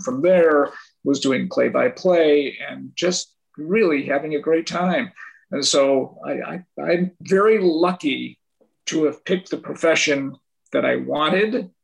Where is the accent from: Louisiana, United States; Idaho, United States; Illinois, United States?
Illinois, United States; Chicago; where I grew up in Albany Park in the city and went to Hilbert Elementary School, and there's this big gravel field